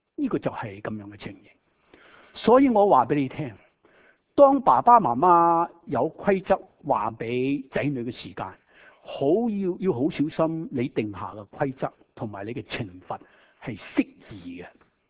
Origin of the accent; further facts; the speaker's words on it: China; moved away as an adult; now in United States; 我哋中国人啊！